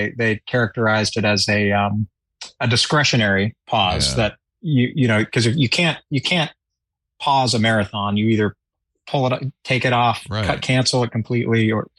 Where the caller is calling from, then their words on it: Cincinnati, Ohio, United States; I'm calling from Cincinnati, Ohio.